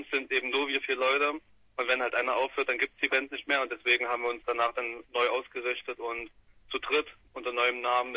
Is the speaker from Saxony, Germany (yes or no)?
yes; Chemnitz, Saxony, Germany; now in Dresden, Germany; Wir kommen eigentlich ursprünglich aus Chemnitz und schreiben jetzt immer Chemnitz und Dresden, weil ich seit 2-3 Jahren in Dresden wohne. Aber so unser Mittelpunkt ist in Chemnitz.